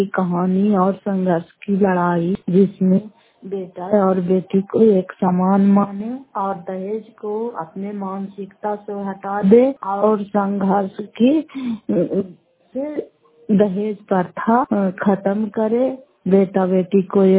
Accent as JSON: {"language": "Hindi", "town": "Fatehpur", "region": "Bihar", "country": "India", "said": "घर फतेहपुर पंचायत मकरौता प्रखंड करारपासवा जिला नालंदा के निवासी हूँ।"}